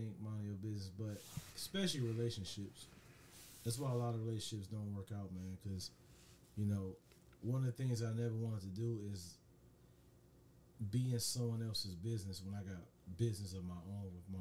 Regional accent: Detroit, Michigan, United States; I'm from Westside Detroit, man.

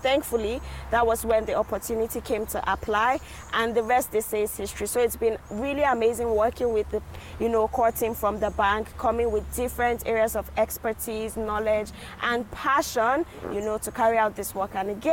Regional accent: North East, Nigeria; I come from Northeast Nigeria

